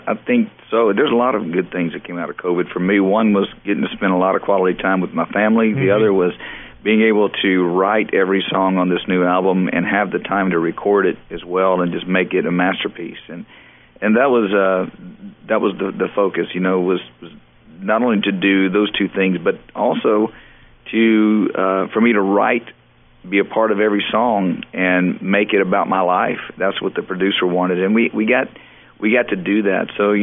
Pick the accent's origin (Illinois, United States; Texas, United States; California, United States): Texas, United States; Beaumont; she doesn't know I'm from Beaumont.